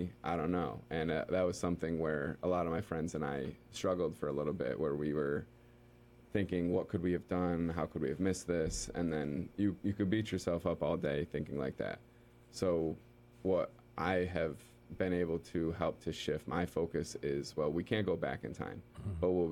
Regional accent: Egremont, Massachusetts, United States; He was from Williams. I was from Egremont.

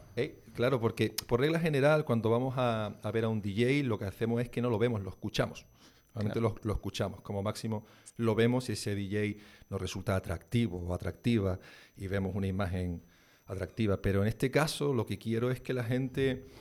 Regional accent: Cádiz, Andalusia, Spain; Esto fue en Cádiz.

